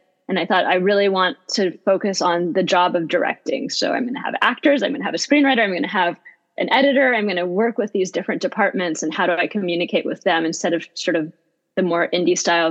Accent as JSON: {"language": "English", "country": "Vietnam", "tie": "born or raised there", "also_born_or_lived": "Bosnia / France / England / Switzerland", "said": "I grew up in Vietnam, Bosnia, France, England, Switzerland."}